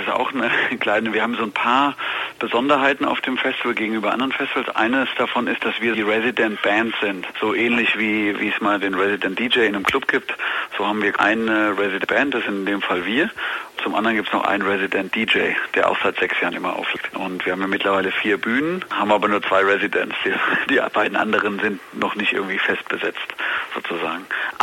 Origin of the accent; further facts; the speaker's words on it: Odenwald, Germany; Wenn man dorthin geht und immer sagt, naja, wir kommen aus dem Odenwald, dann sagen die meisten Leute, hey, ja, seid ihr Bohren? Man belächelt uns, wenn wir nach Berlin kommen